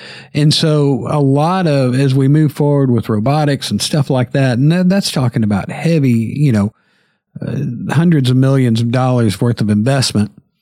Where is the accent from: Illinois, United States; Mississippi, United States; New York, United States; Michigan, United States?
Mississippi, United States; New Albany; And I'm from New Albany.